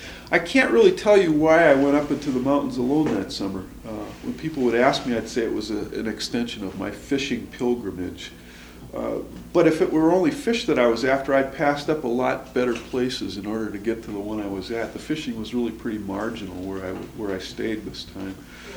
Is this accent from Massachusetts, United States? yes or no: no; Wisconsin, United States; When I was growing up in North Wisconsin, I had always dreamed of having an opportunity to try out my fly fishing skills on the rivers of Montana and the Pacific Northwest.